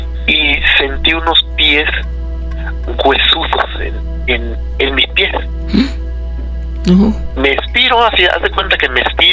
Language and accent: Spanish; Veracruz, Mexico; moved away as an adult; now in Mexico City, Mexico; De hecho, yo soy de allá de Veracruz. Yo allá estudié y allá hice toda mi infancia, mi adolescencia, y me vine para la Ciudad de México hace 14 años, estoy aquí en la Ciudad de México, pero sí, toda mi vida pues es de allá de Veracruz.